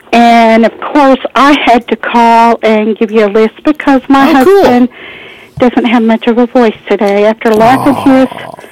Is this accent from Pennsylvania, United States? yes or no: no; Emporia, Kansas, United States; I'm from Emporia, Kansas.